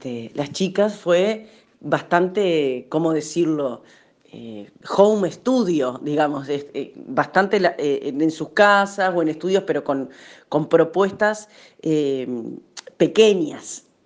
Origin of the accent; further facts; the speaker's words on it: Paysandú, Uruguay; now in Montevideo, Uruguay; yo a los 20 años me fui a vivir a Montevideo a estudiar, o sea, tengo más de la mitad de mi vida no viviendo en Paysandú, que es mi ciudad natal